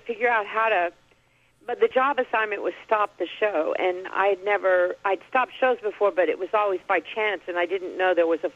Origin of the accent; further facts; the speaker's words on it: Fort Worth, Texas, United States; moved away as an adult; now in New York, United States; Well, I'm from Fort Worth, Texas, and I moved to New York when I was 21